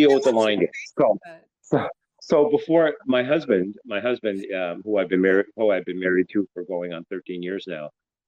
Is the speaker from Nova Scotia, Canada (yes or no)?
yes; Cape Breton, Nova Scotia, Canada; And I grew up in Cape Breton, Nova Scotia